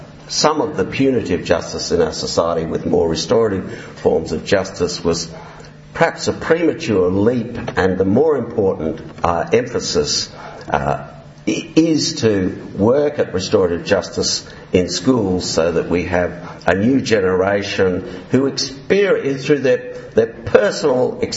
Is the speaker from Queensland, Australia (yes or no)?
no; Canberra, Australian Capital Territory, Australia; we've done a number of randomised controlled trials in my hometown in Canberra